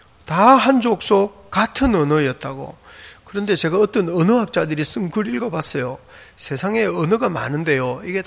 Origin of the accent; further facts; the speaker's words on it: Jeolla, South Korea; 저는 제가 웬 경상도, 저 전라도 사람인데